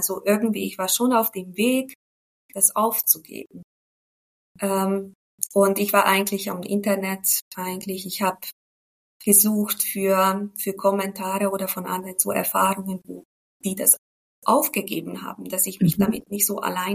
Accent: Hungary; German is a second language; moved away as an adult; now in Germany; ich komme aus Ungarn, dort aufgewachsen und mit 25 dann nach Deutschland gezogen für Arbeit.

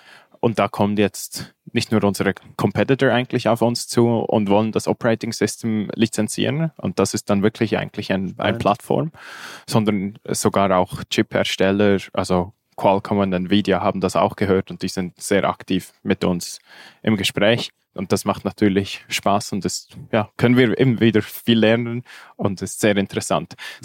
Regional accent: Switzerland; sehr beängstigt mich da als Schweizer, ehrlich gesagt.

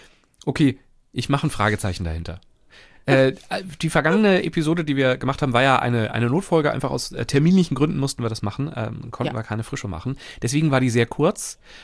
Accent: Hesse, Germany; als Hesse

